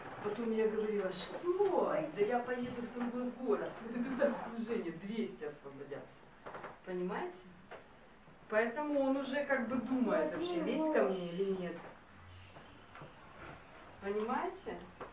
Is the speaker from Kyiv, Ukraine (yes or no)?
no; Dnipro, Dnipropetrovsk Oblast, Ukraine; Я простая … из Днепропетровска.